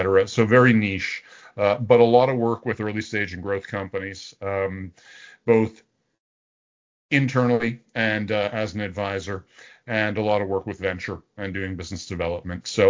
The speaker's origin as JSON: {"language": "English", "country": "United States", "accent": "Canadian", "said": "I am American. And as you may hear, I have a Canadian accent, although I'm not Canadian. That just got hardwired in at a young age."}